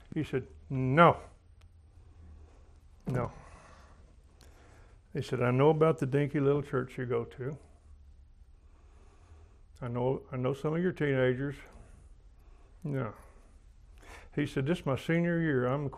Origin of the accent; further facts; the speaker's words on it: Arlington, Texas, United States; I grew up in Arlington, Texas.